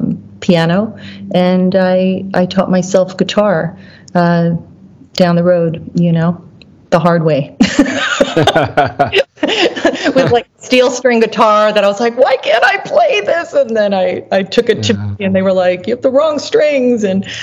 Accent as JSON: {"language": "English", "region": "New York", "country": "United States", "tie": "born or raised there", "also_born_or_lived": "Killeen, Texas / Korea", "said": "I was born in Fort Hood, Killeen, Texas. And my mother was Korean. And when I was about two, I also went to live with relatives in Korea. And then I went to live with my grandparents in New York."}